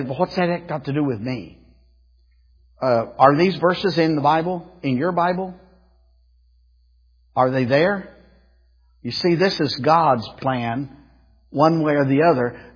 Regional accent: Ironton, United States; I'm from Ironton.

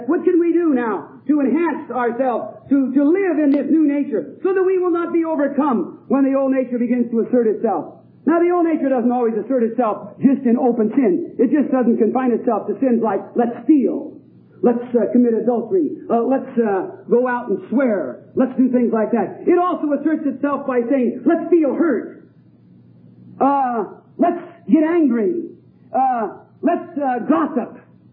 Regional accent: England, United Kingdom; I'm English

